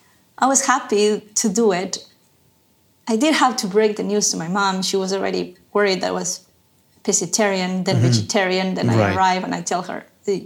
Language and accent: English; Ecuador; English is a second language; I mean, I'm from Ecuador, so there's a lot of fish in Ecuador too.